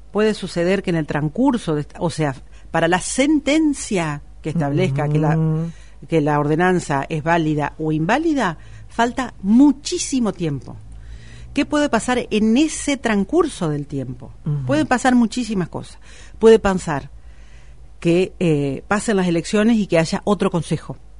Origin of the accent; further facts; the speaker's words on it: Crespo, Entre Ríos, Argentina; porque somos de Crespo